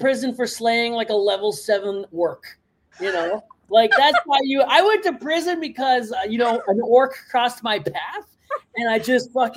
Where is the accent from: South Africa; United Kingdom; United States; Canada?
Canada; So, you know, I'm Canadian.